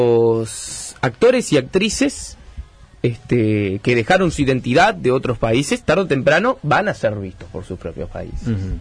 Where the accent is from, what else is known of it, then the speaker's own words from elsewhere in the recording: Uruguay; Me siento tan feliz como uruguayo que soy